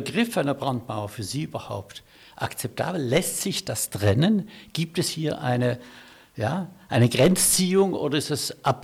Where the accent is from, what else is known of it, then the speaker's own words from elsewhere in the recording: Switzerland; Ich spreche hier als Schweizer.